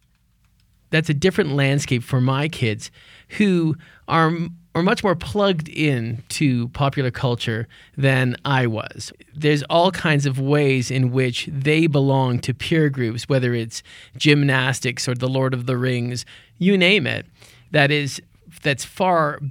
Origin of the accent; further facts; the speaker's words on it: Richmond Hill, Ontario, Canada; I remember growing up in Richmond Hill, Ontario